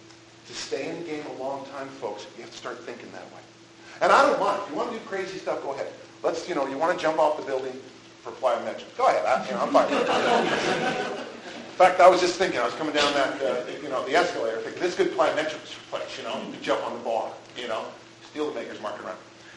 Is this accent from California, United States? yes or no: yes; California, United States; Some people know that I'm from California.